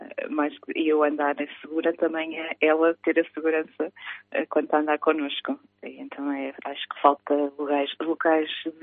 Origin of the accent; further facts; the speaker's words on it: Canada; moved away as an adult; now in Aveiro, Portugal; Eu nasci no Canadá e criada no Canadá. E vim cá para Portugal. Quando vim para Portugal, vim estudar para Aveiro. E acabei por ficar.